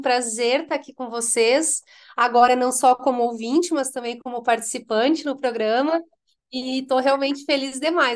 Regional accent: Rio Grande do Sul, Brazil; moved away as an adult; now in São Paulo, Brazil; Sou gaúcha, o sotaque não disfarça, né? Mas estou aqui em São Paulo já fazem 7 anos.

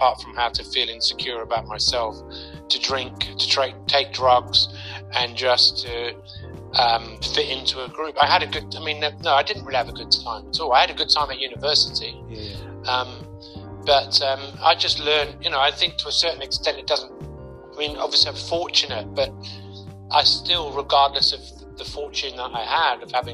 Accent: Hampstead, London, United Kingdom; I grew up in northwest London, which is even just as beautiful. You know, I grew up in Hampstead. Hampstead Garden Suburb is one of the most affluent areas on earth. Middle class family.

